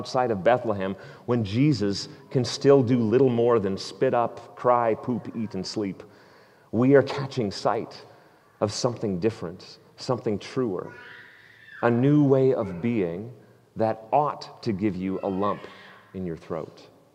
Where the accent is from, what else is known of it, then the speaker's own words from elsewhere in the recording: Canada; And as a kid growing up in Canada, nothing was more fun at recess than a freshly piled snow plowed pile of snow.